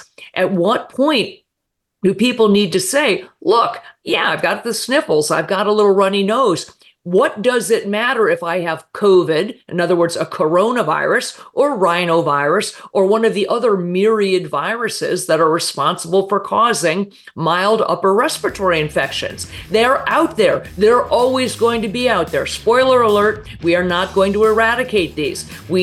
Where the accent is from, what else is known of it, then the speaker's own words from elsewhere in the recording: Colorado, United States; in the state of Colorado, my home state